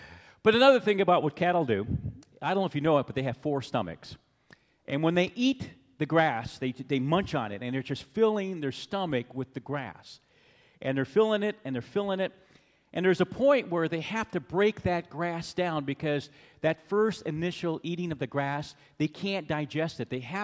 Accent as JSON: {"language": "English", "town": "Anchorage", "region": "Alaska", "country": "United States", "tie": "born or raised there", "said": "I just want you to know that I grew up in Anchorage, and I like Fairbanks much better."}